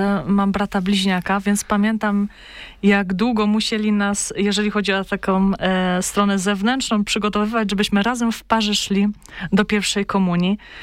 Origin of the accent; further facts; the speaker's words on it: Krapkowice, Opole Voivodeship, Poland; Pochodzę z Krapkowic.